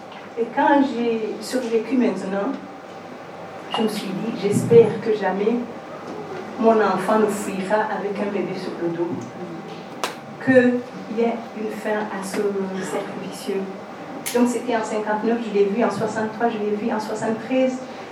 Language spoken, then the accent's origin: French; Rwanda; born there; Je suis née en 1958 au Rwanda.